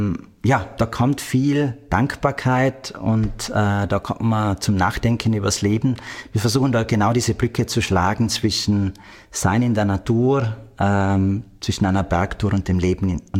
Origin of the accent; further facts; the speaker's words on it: Vorarlberg, Austria; Ich komme ursprünglich aus Vorarlberg, da rundherum viele schöne Berge.